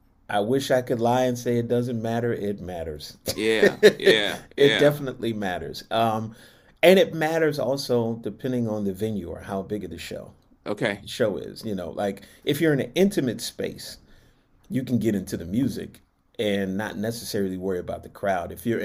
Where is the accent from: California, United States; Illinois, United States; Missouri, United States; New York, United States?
California, United States; Los Angeles; And I remember growing up in Los Angeles, my great grandmother was a huge Dodgers fan.